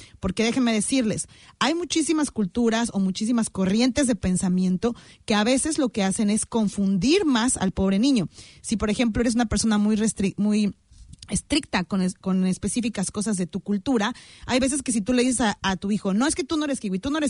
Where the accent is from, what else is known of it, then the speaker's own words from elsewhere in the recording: Mexico; en el caso mío, que somos mexicanos